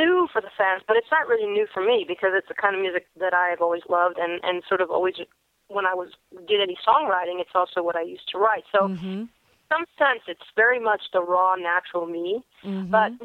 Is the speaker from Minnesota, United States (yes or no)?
yes; Minnesota, United States; I'm, you know, I'm just a Minnesota, you know, Midwest girl with a very normal upbringing and small town.